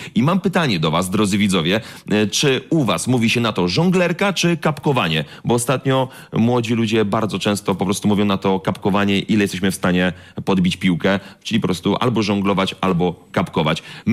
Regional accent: Łódź, Łódź Voivodeship, Poland; U mnie w Łodzi, na łódzkim blokowisku, to po prostu żonglerka.

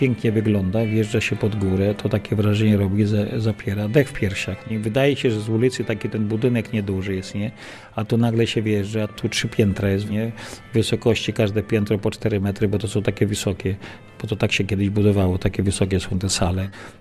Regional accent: Jakubowice Końskie, Lublin Voivodeship, Poland; to nasz rodzinny dom był w pobliżu. Ja w ogóle pochodzę z Jakubowic Końskich.

